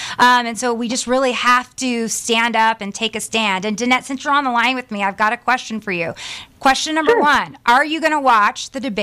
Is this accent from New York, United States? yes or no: no; California, United States; But I am a Californian at heart, a San Francisco Bay Area Californian.